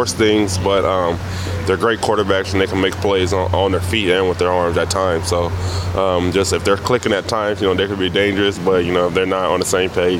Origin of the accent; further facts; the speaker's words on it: San Diego, California, United States; That's how we grew up, and we're from San Diego.